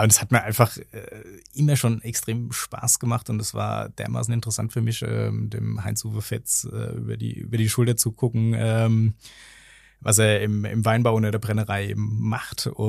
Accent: Dörscheid, Rhineland-Palatinate, Germany; born there; Ich bin gebürtig aus Dörscheid, eben direkt unmittelbar an der Lorelei. Wir blicken von Dörscheid bis zur Lorelei rüber.

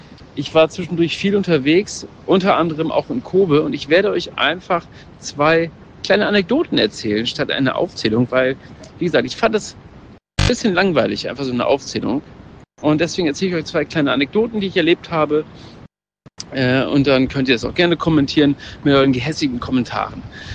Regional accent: Germany; ja, ich bin Deutscher, habe ich dann gesagt.

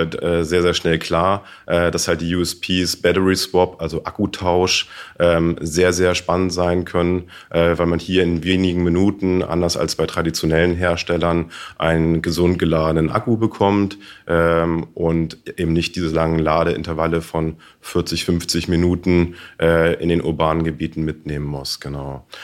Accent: Hamburg, Germany; die Taxi-Community in meiner Heimatstadt Hamburg hier ist herzlich eingeladen

